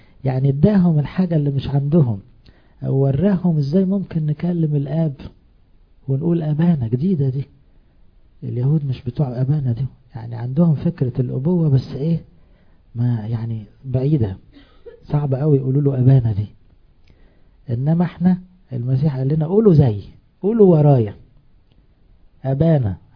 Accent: Egypt; احنا هنا مصريين نفهمها على طول يابا

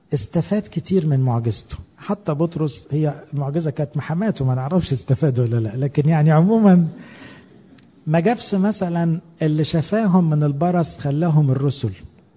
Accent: Egypt; ما احناش كمصريين متعودين ننزل الشارع

